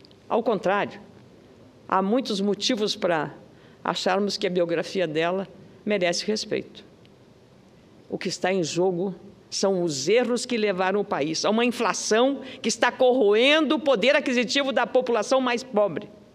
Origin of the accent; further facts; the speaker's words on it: Brazil; temos orgulho como brasileiros